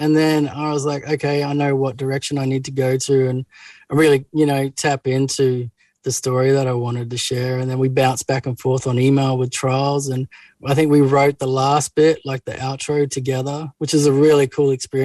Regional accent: Katherine, Northern Territory, Australia; also born or lived in Rockhampton, Queensland; I was born in Rockhampton in Queensland. But then when I was a baby, we moved to the Northern Territory.

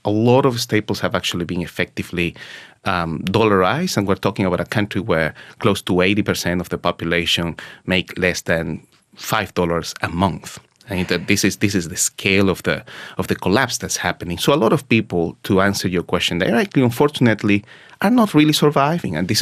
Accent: Maracaibo, Zulia, Venezuela; my hometown, for example, Maracaibo, second largest city in the country

